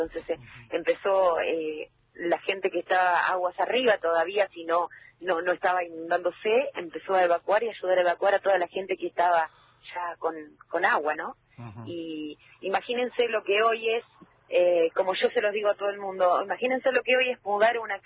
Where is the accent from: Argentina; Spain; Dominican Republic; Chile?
Argentina; Epecuén, Buenos Aires Province; Sí, yo nací en Epecuén, mi papá nació en Epecuén, mis abuelos nacieron en Epecuén.